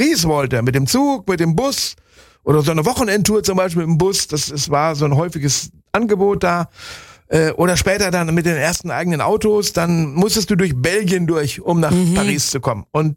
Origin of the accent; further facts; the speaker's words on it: Bielefeld, North Rhine-Westphalia, Germany; du weißt, wo ich groß geworden bin, im wunderschönen Bielefeld